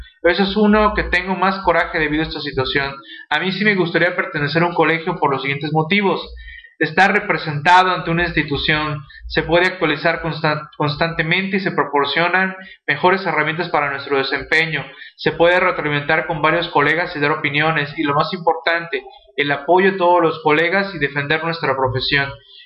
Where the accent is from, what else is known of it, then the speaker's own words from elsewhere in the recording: San Luis Potosí, Mexico; soy de San Luis Potosí